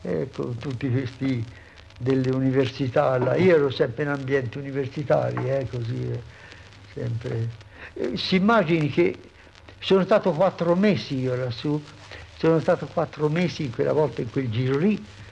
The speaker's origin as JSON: {"language": "Italian", "town": "Poschiavo", "region": "Graubünden", "country": "Switzerland", "tie": "born or raised there", "said": "Accettai, felice di poter fare qualche cosa spiritualmente anche per il mio paese nativo. Accettai e parroco di Poschiavo rimasi per 7 anni"}